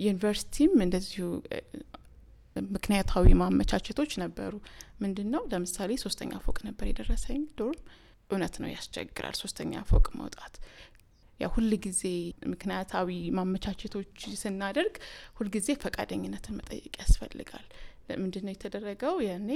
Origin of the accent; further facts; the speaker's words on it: Dessie, Amhara, Ethiopia; ከቤተሰብ ቀጥሎ የማህበረሰብ ደሴ ነው ያደግኩት።